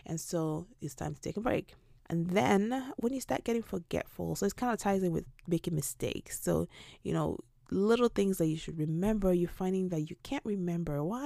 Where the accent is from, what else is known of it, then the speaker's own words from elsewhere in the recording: Nigeria; I'm not a fan of this because I grew up in Nigeria